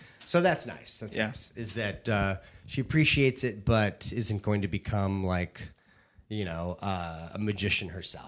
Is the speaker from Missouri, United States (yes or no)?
yes; St. Louis, Missouri, United States; growing up in St. Louis, I used to do this show at this little summer community that my family had a cottage at.